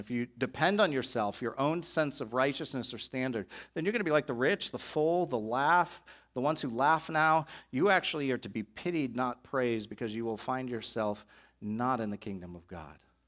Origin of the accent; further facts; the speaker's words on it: New England, United States; I'm from New England. We don't leap for joy, you know.